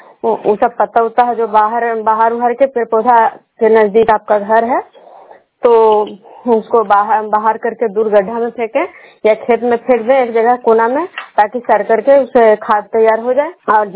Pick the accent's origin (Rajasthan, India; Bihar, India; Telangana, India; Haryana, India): Bihar, India; Kajra; विष्णुपुर ग्राम कजरा पंचायत नालंदा जिला नगर नवसा प्रखंड के निवासी हूँ।